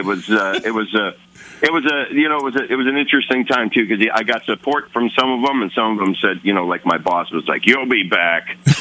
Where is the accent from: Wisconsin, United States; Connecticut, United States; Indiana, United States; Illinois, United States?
Wisconsin, United States; Milwaukee; I grew up in Milwaukee, Wisconsin, and, growing up, you know, up there.